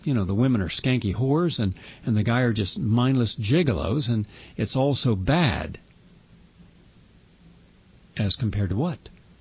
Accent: West Virginia, United States; And by the way, you know I'm from West Virginia.

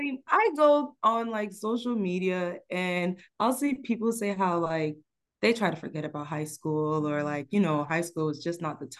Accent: Miami, Florida, United States; also born or lived in Phoenix; Born and raised in Miami, Florida. Went to school in Miami and then decided one day I want to move all across the United States and go to school in Phoenix.

